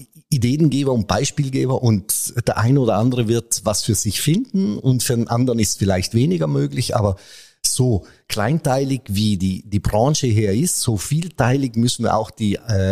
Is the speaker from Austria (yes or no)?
no; Italy; Ich komme aus Italien